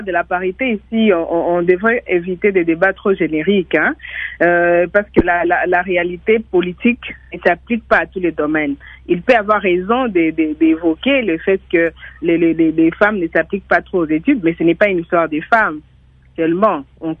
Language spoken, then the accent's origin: French; DR Congo; Je voulais juste lui rappeler que la politique chez nous en RDC penche beaucoup plus sur des compromis